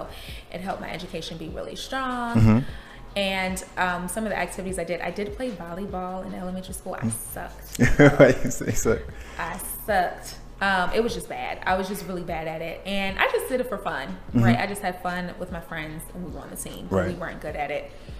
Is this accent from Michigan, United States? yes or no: yes; Detroit, Michigan, United States; Yes, I'm from Detroit. So it was cold. It's nice to be down here because it's a bit warmer.